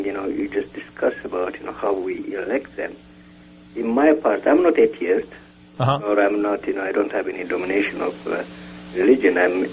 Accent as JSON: {"language": "English", "country": "Ethiopia", "said": "I'm from Ethiopia."}